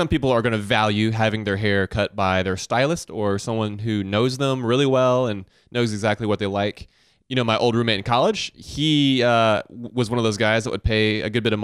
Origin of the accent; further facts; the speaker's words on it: Augusta, Georgia, United States; I remember growing up in Augusta, Georgia, and they've got a dental school there